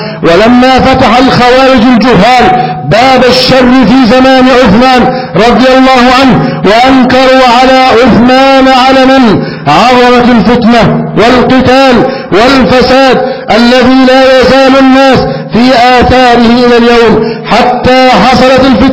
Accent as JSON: {"language": "Arabic", "country": "Egypt"}